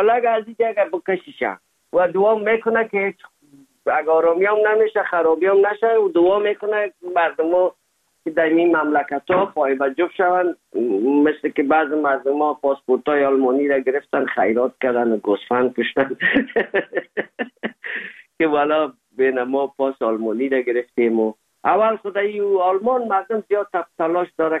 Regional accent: Afghanistan; now in Germany; زمانی که ما از افغانستان آمدیم

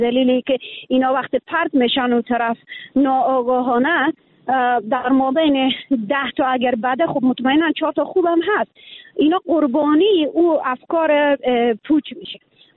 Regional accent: Afghanistan; now in Iran; به عنوان یک افغان همیشه دفاع کردم از وطن خود

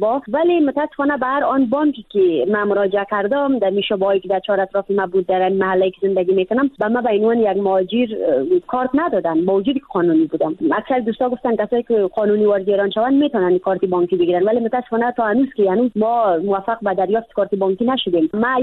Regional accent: Afghanistan; moved away as an adult; من از روزی که از افغانستان آمدم

